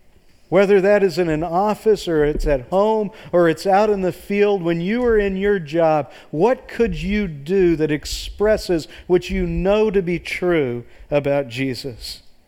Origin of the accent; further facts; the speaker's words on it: the South, United States; Maybe it's because I'm from the South, but I love to go to Chick-fil-A